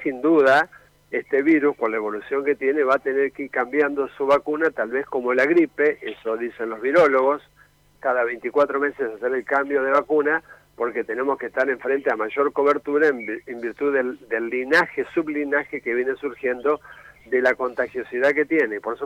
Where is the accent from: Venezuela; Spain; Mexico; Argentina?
Argentina; Santa Fe; cómo somos los santafesinos, los argentinos